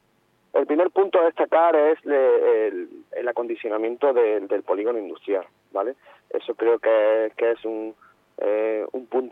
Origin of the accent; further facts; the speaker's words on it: Villanueva de la Concepción, Andalusia, Spain; yo soy natural de Villanueva y quiero a mi pueblo.